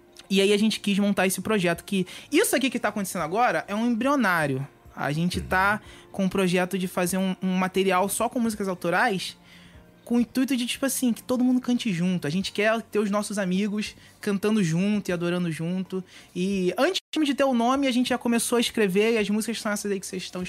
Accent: Rio de Janeiro, Brazil; Mas assim, sou do Rio de Janeiro, zona oeste.

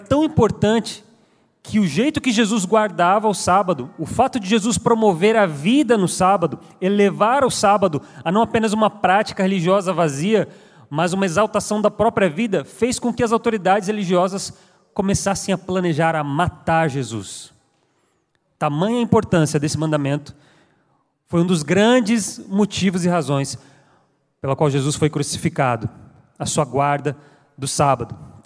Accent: São Paulo, Brazil; Por exemplo, eu vim de São Paulo, lá nós chamamos o pão da padaria de pão francês.

